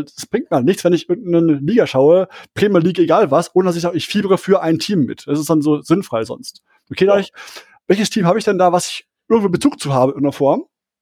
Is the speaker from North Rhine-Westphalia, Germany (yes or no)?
yes; Essen, North Rhine-Westphalia, Germany; born there; Ich bin aus Essen gebürtig.